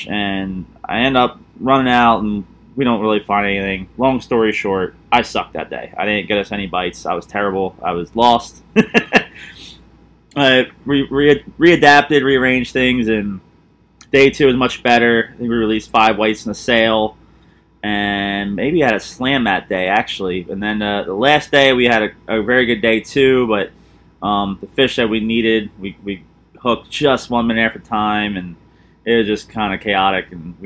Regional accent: New Jersey, United States; It reminds me of what we used to fish growing up in New Jersey, and really enjoy it.

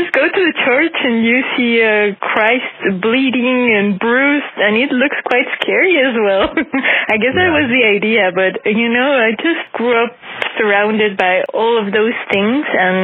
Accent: Mexico City, Mexico; Correct. I'm from Mexico City.

